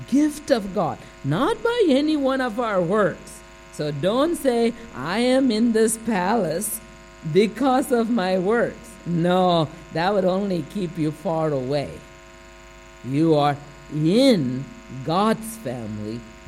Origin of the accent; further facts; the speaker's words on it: India; because I grew up in British India, it was by that time independent, but still we called it at that time British India.